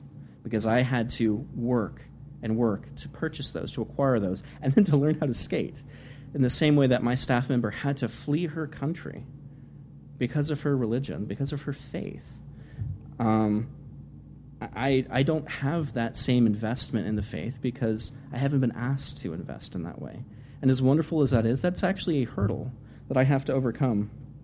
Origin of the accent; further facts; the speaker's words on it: United States; I'm an American, and I grew up in America